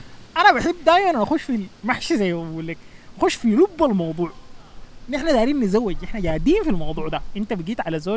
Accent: Sudan; انا شايف انه الموضوع ده عندنا في السودان احنا فرض على الام فرض على زوجها

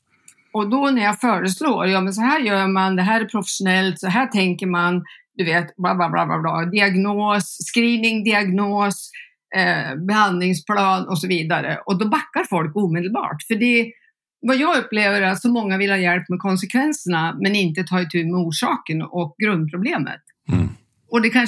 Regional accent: Näsviken, Gävleborg County, Sweden; also born or lived in Stockholm; Född och uppväxt i Näsviken där jag bor. Har bott utomlands. Bott i Stockholm och jobbat på Karolinska.

